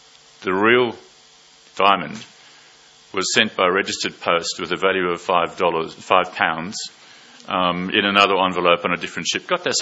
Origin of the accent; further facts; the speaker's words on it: South Africa; growing up in South Africa, one of the things you learn there is, obviously you learn South African history.